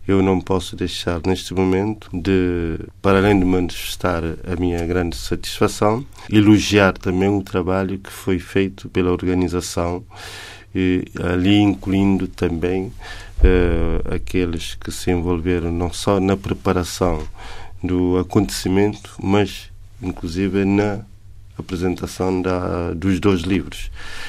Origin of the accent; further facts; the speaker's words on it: Cape Verde; dá-me um grande sentimento de realização como cabo-verdiano.